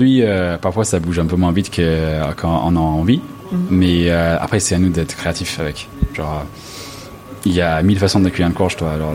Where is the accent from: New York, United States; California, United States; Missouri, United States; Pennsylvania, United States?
California, United States; Los Angeles; moi, je viens de Los Angeles.